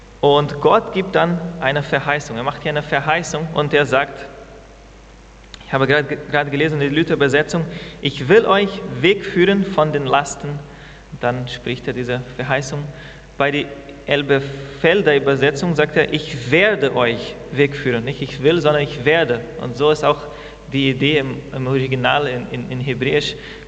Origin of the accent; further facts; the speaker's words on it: Brazil; now in Germany; ich bin Brasilianer. Und seit November 2019 bin ich und meine Familie, meine Frau und zwei Kinder, sind wir nach Deutschland umgezogen